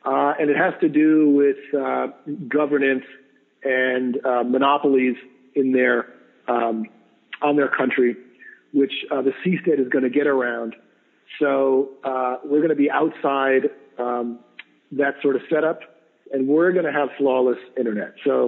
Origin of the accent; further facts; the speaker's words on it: Oakland, California, United States; It will probably be cheaper than what it costs to live in Manhattan or in my hometown of Oakland.